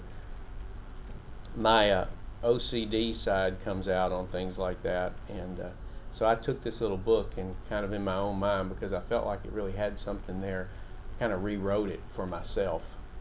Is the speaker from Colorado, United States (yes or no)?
no; Nashville, Tennessee, United States; But I grew up in the Church of Christ here in Nashville, born and raised.